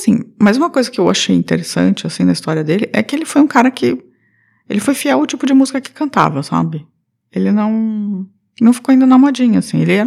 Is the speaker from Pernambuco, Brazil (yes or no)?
yes; Pernambuco, Brazil; Opa, como boa pernambucana, convido vocês para conhecer a terra da cachaça, Vitória de Santo Antão, no Pernambuco.